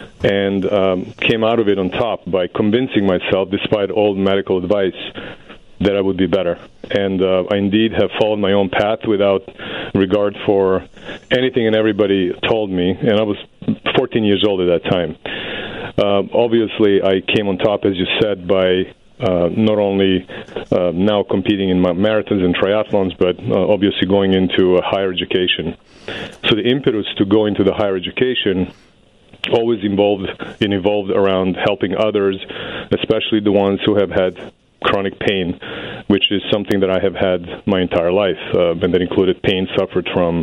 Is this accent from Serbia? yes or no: yes; Belgrade, Serbia; I was a European kid. I was born in Serbia, in Belgrade, and I was an active rower.